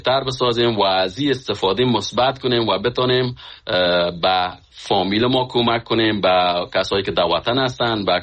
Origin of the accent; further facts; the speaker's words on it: Khinjan, Parwan, Afghanistan; moved away as an adult; من از فامیل بسیار فقیر از افغانستان هستم که از سالنگ هستیم، از خنجان فامیل ما اونجا زندگی میکنن که از اونجا آمدیم.